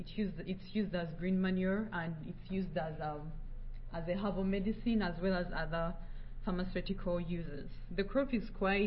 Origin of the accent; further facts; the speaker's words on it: Uganda; now in United States; I'm from Uganda, but I'm finishing up my master's at Iowa State University